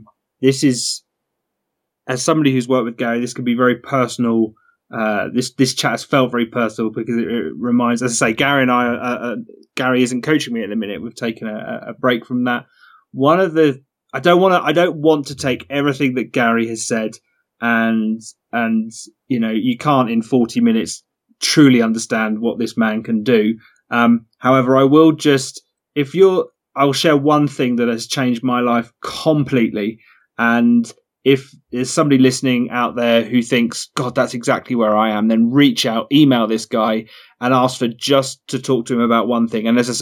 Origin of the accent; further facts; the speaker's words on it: United Kingdom; because I'm from Britain